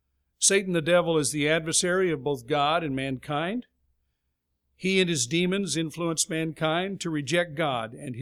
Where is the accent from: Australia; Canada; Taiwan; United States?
United States; Los Angeles, California; I remember going to Ambassador College in the woods of Texas, and I was from Los Angeles, from Southern California, and I was looking forward to getting out of the big city and going to the country.